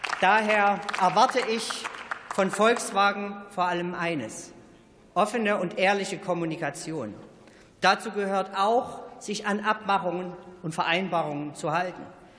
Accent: Zwickau, Saxony, Germany; Der Automobilbau prägt meine Heimatregion Zwickau seit nunmehr über 120 Jahren.

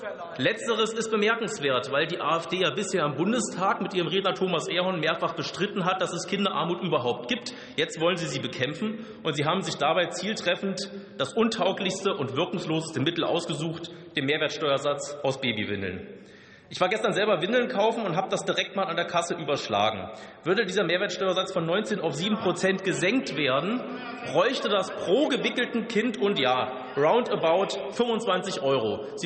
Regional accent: Potsdam, Brandenburg, Germany; Oder fragen Sie zum Beispiel in meiner Heimatstadt Potsdam nach

